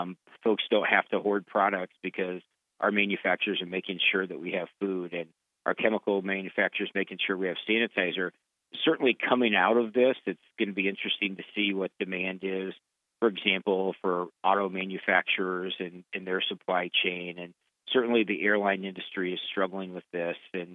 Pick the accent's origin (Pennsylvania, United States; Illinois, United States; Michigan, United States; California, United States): Illinois, United States; Decatur; the Caterpillar 797F large mining truck, actually made in my hometown of Decatur.